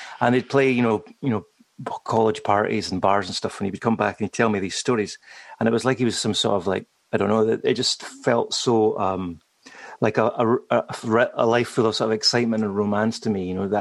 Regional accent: Carnoustie, Scotland, United Kingdom; I grew up in Carnoustie, which is near Dundee on the coast, east coast of Scotland. So quite, not rural, but a small town Scotland, but with the North Sea, you know, on the horizon.

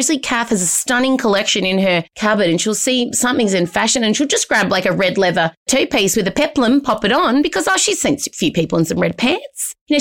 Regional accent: Diamond Creek, Victoria, Australia; I grew up in a place called Dymo in Diamond Creek in the way outer suburbs of Melbourne, very white suburb. We were the only ethnic people there.

